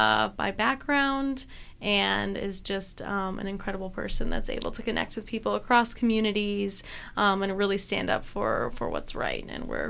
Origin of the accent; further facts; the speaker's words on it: Kenosha, Wisconsin, United States; I'm from Kenosha.